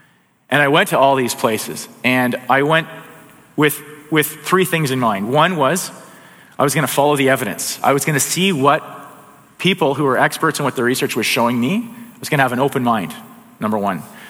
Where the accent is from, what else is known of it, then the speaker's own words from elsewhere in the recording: Alberta, Canada; I grew up in Alberta, big on. I heard a lot about personal responsibility.